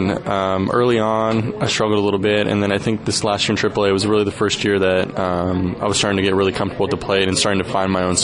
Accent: California, United States; I grew up just north of L.A., so, yeah, I grew up a Dodger fan

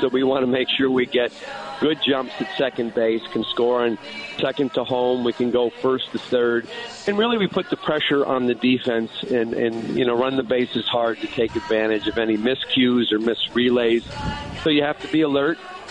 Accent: Connecticut, United States; now in Arizona, United States; No, I never had to do that growing up in Connecticut. Now maybe down here in Arizona.

